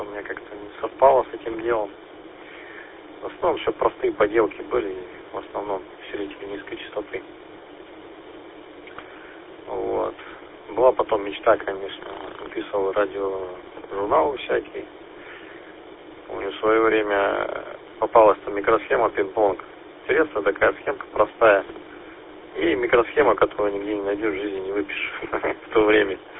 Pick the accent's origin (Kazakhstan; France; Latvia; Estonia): Kazakhstan; moved away; Да, я тут сам родом с Казахстана. Приехал в 2020 году, 5 лет как тут здесь живу. Ну, ПМЖ с переездом